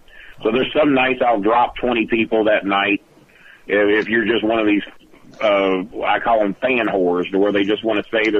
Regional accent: St. Petersburg, Florida, United States; Maybe my hometown of St. Petersburg, somewhere where the fucking water is?

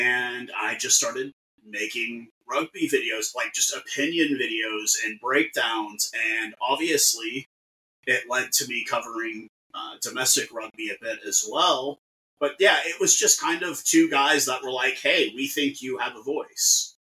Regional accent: Brampton, Ontario, Canada; a born Canadian, born just outside of Brampton, but I grew up in Brampton, Ontario, Canada. It was a very large immigrant community.

